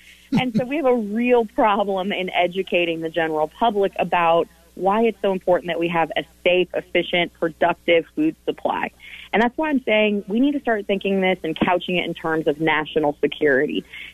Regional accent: Florida, United States; I'm from Florida. My front yard would then be subject to federal intervention

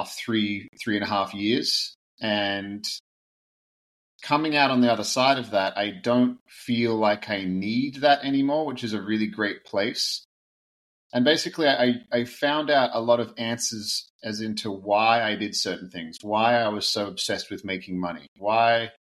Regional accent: Australia; now in Canada; So I'm originally from Australia. I live in Canada right now. I've lived here for about 10 years.

